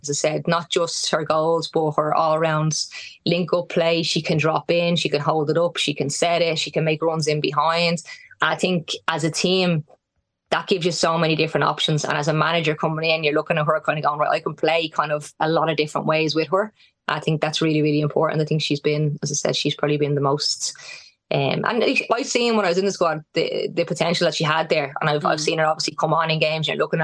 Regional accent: Ireland; I think obviously as an Irish player up front, I've played there before.

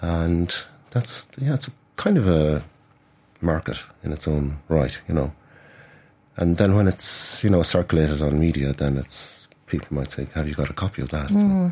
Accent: Munster, Ireland; I guess I'm from Kerry

